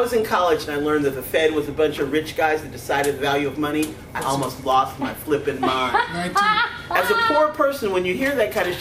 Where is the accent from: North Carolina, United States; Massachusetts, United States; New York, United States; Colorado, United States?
North Carolina, United States; North Carolina.